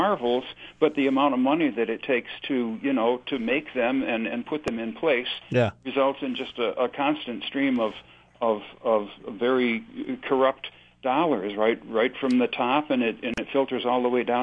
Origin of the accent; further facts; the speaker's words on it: New York, United States; I'm from Chautauqua County, and I wish to bring you the news of my friends and neighbors that are living inside the wind factory here.